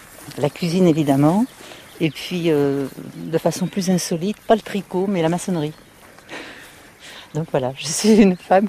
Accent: Paris, Île-de-France, France; born there; je suis née à Paris, j'y ai vécu très longtemps

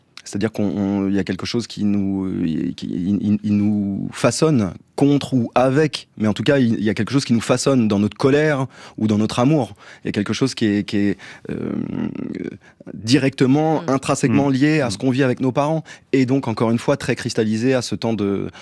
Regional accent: Longué-Jumelles, Pays de la Loire, France; je viens donc de Longué-Jumelles.

